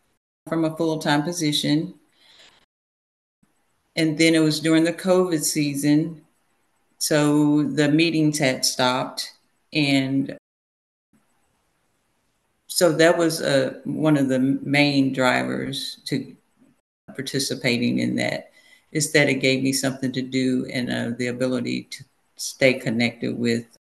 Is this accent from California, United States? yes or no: no; Tulsa, Oklahoma, United States; born there; now in Houston, United States; I am from Houston, Texas, but I was born in Oklahoma, in Tulsa, Oklahoma, went to school in Norman, Oklahoma, then moved to the Dallas area, and now we're settling down in the Houston Metroplex.